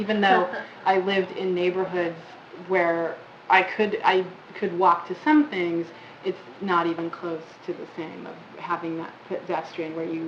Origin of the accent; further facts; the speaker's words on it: Huntington Beach, California, United States; Yeah, I grew up in Huntington Beach.